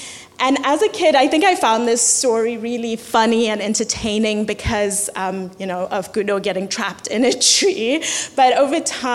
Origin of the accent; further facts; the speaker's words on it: Zimbabwe; lot of you know that I was raised in Zimbabwe. Maybe some of you didn't know that, but one of the things I loved so much about growing up in Zimbabwe is that there was such a rich storytelling culture.